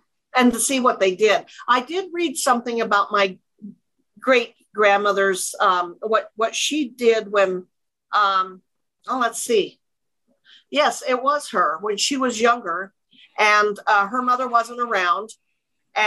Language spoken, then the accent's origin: English; Utah, United States; born there; That's how come I was born in Utah, from my father's side of the family.